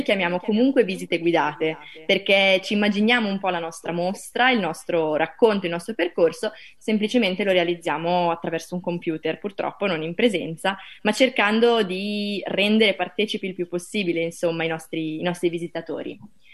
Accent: Varese, Lombardy, Italy; anche perché io sono di Varese, sono varesotte

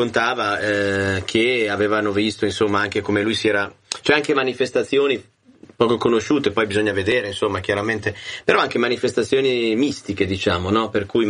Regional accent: Buguggiate, Lombardy, Italy; io vengo da un paese vicino qui a Varese, che è un fino con il mio paese confina con la nostra città, e Bugugiate

